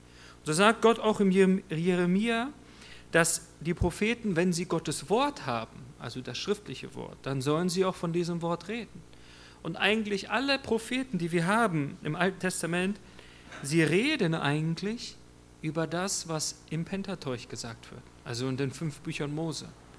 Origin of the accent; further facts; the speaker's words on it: Wolfsburg, Lower Saxony, Germany; Ich komme aus Wolfsburg, aber ich habe da noch nie einen Wolf gesehen.